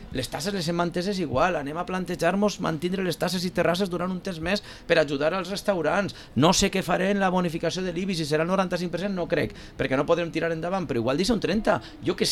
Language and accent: Catalan; Valencian Community, Spain; nosaltres som valencians i tenim la nostra idiosincràsia